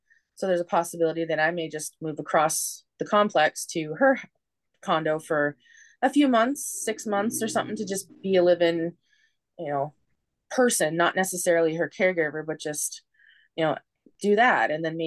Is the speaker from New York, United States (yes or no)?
no; Washington, United States; my dad's from Minnesota and my mom was born and raised where I grew up in Washington.